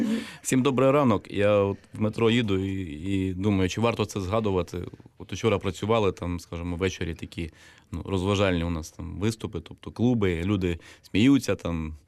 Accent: Zaporizhzhia, Zaporizhzhia Oblast, Ukraine; Я ж сам з Запоріжжя, пам'ятаю, як поливали дороги тоді в цей день

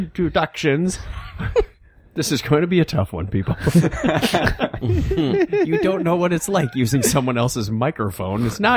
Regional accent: Wisconsin, United States; moved away; I am an expatriate from Wisconsin

